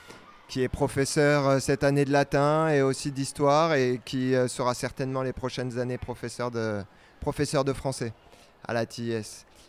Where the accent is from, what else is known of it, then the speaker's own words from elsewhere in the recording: France; La France, mon pays natal.